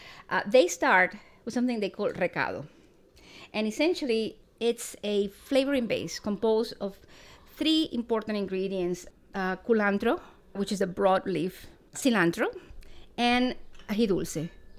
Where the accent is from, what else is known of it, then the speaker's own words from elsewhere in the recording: Eastern Cuba, Cuba; because I'm from Eastern Cuba, where there is a tradition of using allspice.